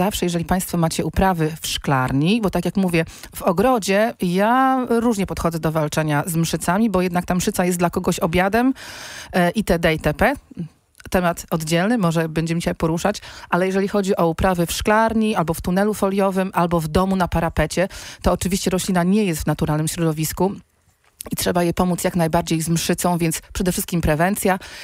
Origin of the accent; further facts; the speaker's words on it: Gdańsk, Pomeranian Voivodeship, Poland; No co ja jestem z Wrzeszcza, we Wrzeszczu przy każdym domu babcie sadziły dawno temu aksamitki, ja po prostu je cały czas wąchałam, jak się bawiłam na podwórku